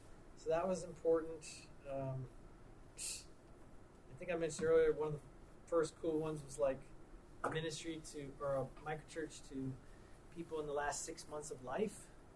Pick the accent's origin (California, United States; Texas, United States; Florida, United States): Florida, United States; Tampa; Guy said, "Where are you from?" I say, "Tampa." He says, "The Mons Venus," which is a strip club. That's what he knew about Tampa.